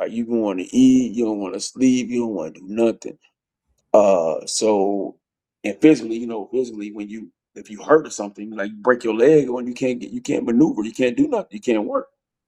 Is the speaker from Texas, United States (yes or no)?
yes; Killeen, Texas, United States; So like, I'm from Killeen, Texas.